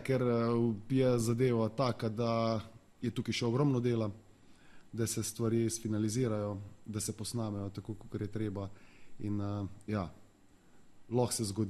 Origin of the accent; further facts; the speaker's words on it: Idrija, Gorizia, Slovenia; ker smo iz Idrije